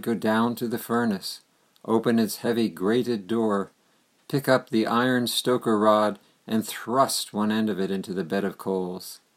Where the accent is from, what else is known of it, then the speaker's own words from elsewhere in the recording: New Jersey, United States; When I was growing up in New Jersey in the 1940s, I lived with my family in a house that was heated, as were most houses in the Northeast then, with coal.